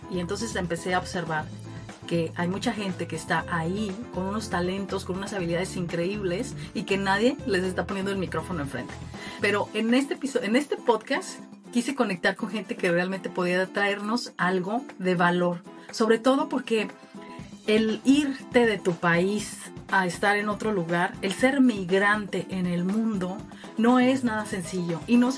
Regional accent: Mexico; moved away; Y no olvidemos en México, sobre todo siendo yo mexicana, que los migrantes, los mexicanos que vivimos afuera de México

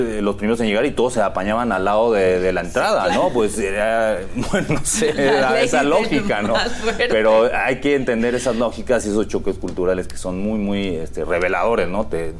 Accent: Mexico; born there; mi linaje es 100% japonés, pero yo nací aquí en México.

